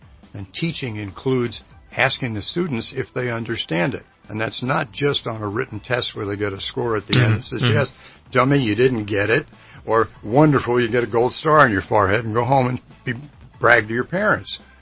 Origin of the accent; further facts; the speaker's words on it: United States; born there; you come from Great Britain, I was born in the United States, our cultural differences are huge.